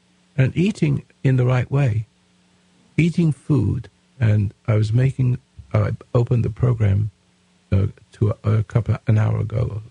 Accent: England, United Kingdom; now in Grants Pass, United States; You see, I'm still English in some ways.

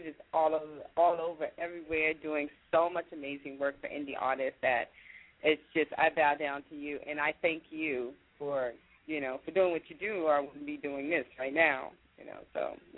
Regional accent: Washington, Georgia, United States; also born or lived in Atlanta, Georgia; Well, I'm a Southern girl at heart. I was born in Washington, Georgia, a little town not too far from, I want to say Augusta, Georgia.

